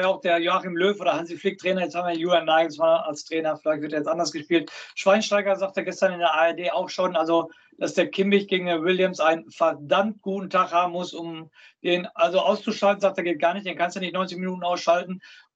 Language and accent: German; Germany; Natürlich sind wir Deutsche, wir haben die Hoffnung selbst.